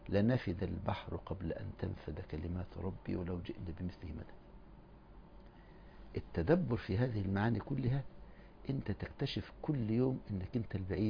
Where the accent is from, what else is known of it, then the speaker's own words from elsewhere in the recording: Egypt; فيه التفسير الوسيط اللي عمله الأزهر عندنا في مصر